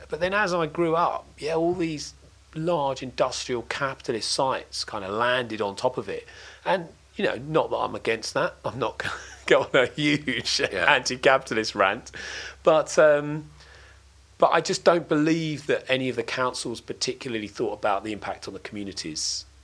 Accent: Dartford, South East England, United Kingdom; born there; I was born in Dartford.

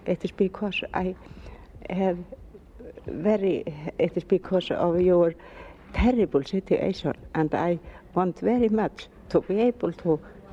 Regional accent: Iceland; English is a second language; I am from Iceland. I am Icelandic.

